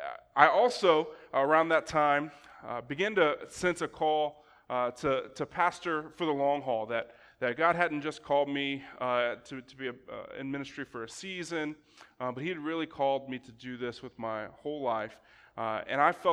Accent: Tallahassee, Florida, United States; I was born in Tallahassee, Florida. I lived my whole life there all the way till I graduated high school.

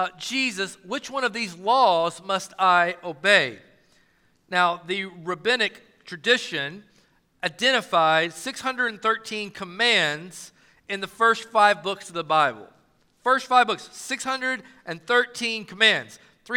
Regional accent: Knoxville, Tennessee, United States; I grew up in Knoxville, Tennessee. I'm a country guy.

